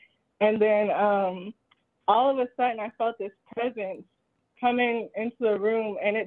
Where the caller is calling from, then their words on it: Texas, United States; from Texas.